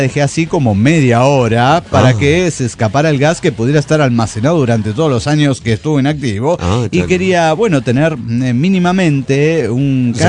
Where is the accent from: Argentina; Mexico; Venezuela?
Mexico; como buen mexicano que se respeta